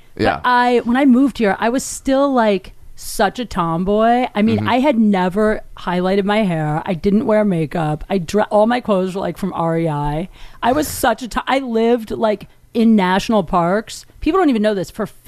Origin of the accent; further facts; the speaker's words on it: Canton, Ohio, United States; I grew up in Canton, Ohio.